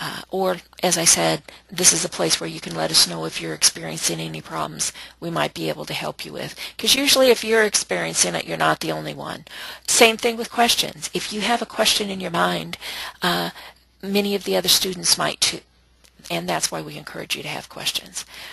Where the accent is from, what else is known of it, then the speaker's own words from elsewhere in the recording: Florida, United States; from Florida